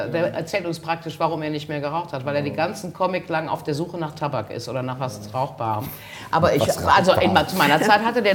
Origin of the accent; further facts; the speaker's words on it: Gummersbach, North Rhine-Westphalia, Germany; Ich bin aus Gummersbach, ich kann aber auch kein Kölsch.